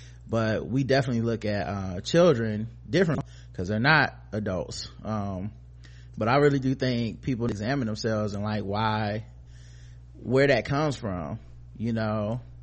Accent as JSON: {"language": "English", "town": "Compton", "region": "California", "country": "United States", "said": "You know, I'm a kid from Compton."}